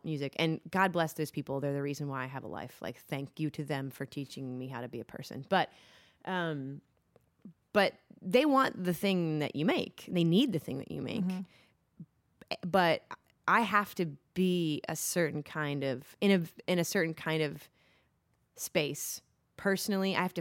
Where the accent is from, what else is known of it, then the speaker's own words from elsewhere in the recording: Baltimore, Maryland, United States; born there; I mean, I was born in Baltimore. My family's there. The vast majority of my friends are there.